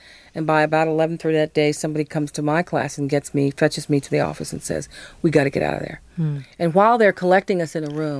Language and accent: English; United States; I am an American.